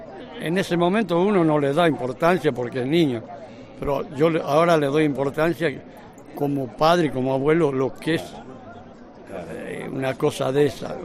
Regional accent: Galicia, Spain; now in Argentina; Soy gallego de verdad.

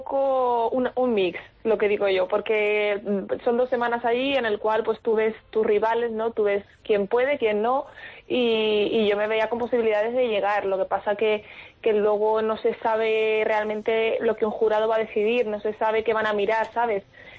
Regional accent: Villarrobledo, Castilla-La Mancha, Spain; de momento creo que también vamos a estar en el Carnaval de Villarrobledo, aquí en mi pueblo, pues presentándolo

